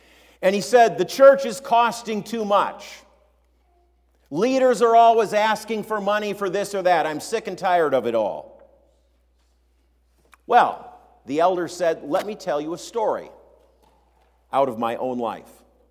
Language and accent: English; Minneapolis, Minnesota, United States; When I was growing up in South Minneapolis, my dad pastored a Lutheran church just a block off of Lake Street in South Minneapolis.